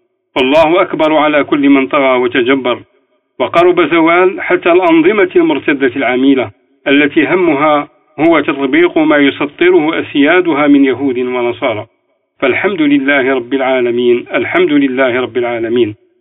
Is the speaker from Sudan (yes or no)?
no; Algeria; في بلادنا الجزائر